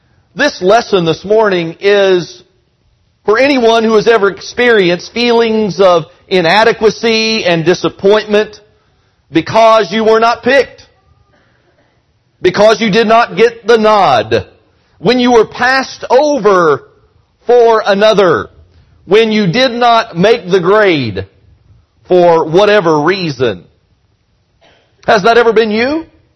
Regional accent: Indiana, United States; I grew up in Indiana, and that's all about basketball.

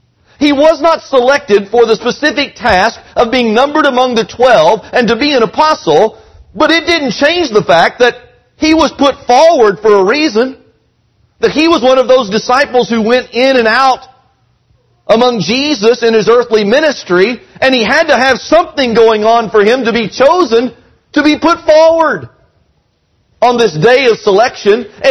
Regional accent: Indiana, United States; I grew up in Indiana, and that's all about basketball.

